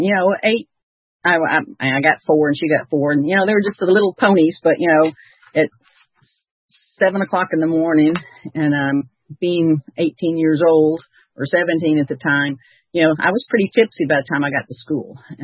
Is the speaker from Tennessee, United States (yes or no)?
yes; Chattanooga, Tennessee, United States; I grew up in Chattanooga, and there was a bar you could go to.